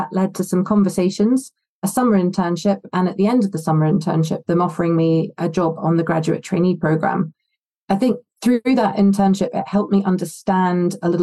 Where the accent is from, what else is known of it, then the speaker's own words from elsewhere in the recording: Scotland, United Kingdom; Well, I grew up in a small village in the northeast of Scotland near the city of Aberdeen. I started off attending the village school, which just had 40 pupils